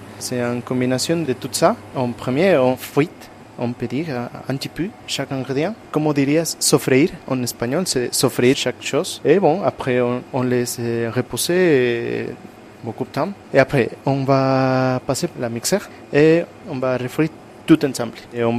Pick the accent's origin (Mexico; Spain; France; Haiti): Mexico; French is a second language; Je viens du Mexique.